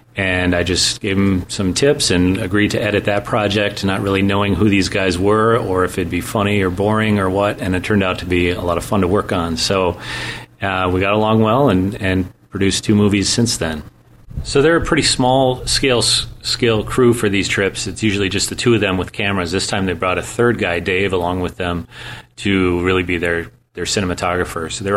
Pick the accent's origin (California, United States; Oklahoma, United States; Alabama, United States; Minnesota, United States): Minnesota, United States; St. Cloud; So, it was a lot of fun bringing it to St. Cloud. As I said, this is my hometown. So it's the first movie I had play here.